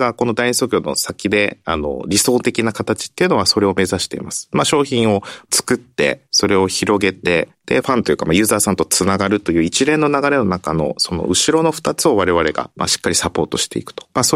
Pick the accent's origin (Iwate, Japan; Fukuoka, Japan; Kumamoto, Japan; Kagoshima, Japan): Fukuoka, Japan; 私も地方の出身なので、まあ、私の地元で営業して A8 ネットのサービスを使ってもらって、まあ、福岡なんですけど